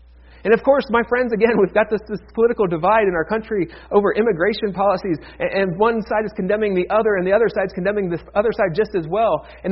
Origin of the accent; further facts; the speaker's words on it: Ohio, United States; from my home state of Ohio. So I feel like I'm doubly in the middle of this. Not only is it in my backyard here, but that hatred came out of my hometown.